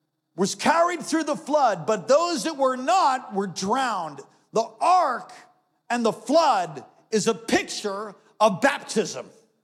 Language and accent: English; New York, United States; I'm from New York.